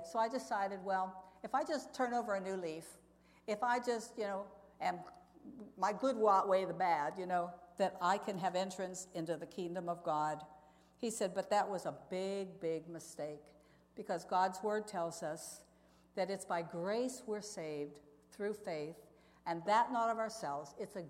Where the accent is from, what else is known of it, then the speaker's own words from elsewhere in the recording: Pennsylvania, United States; Now, I was brought up in Western Pennsylvania. We didn't go do mixed bathing.